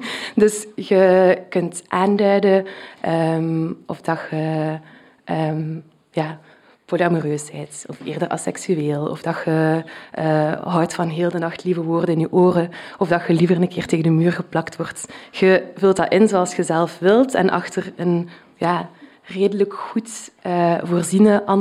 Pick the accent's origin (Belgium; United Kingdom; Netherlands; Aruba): Belgium; Flanders; accent: Flemish; Hij viel heel erg op mijn Vlaams accent.